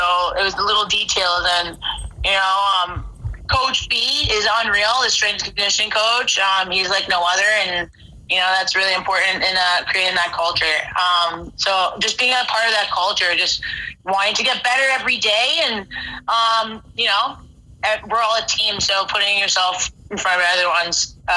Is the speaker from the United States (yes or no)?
no; Canada; Yeah, growing up in Canada